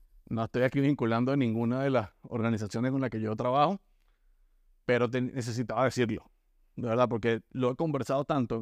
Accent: Venezuela; desde lo fanático que soy de la selección de baloncesto en mi país y de lo fanático que soy del baloncesto profesional de mi país

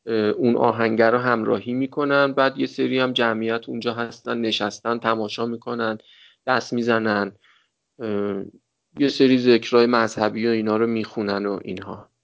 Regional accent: Iran; چون اونجا به هر کس میگفتیم ما ایرانی هستیم خیلی تعجب میکرد

